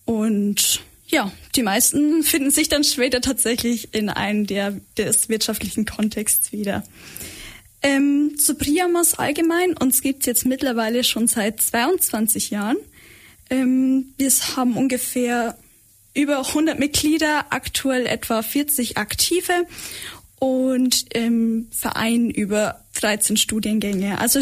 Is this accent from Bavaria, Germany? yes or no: yes; Regensburg, Bavaria, Germany; now in Ulm, Germany; studiere hier in Ulm im vierten Bachelorsemester Psychologie. Ursprünglich komme ich aus Regensburg, also wahrscheinlich hört man es auch ein bisschen am Dialekt.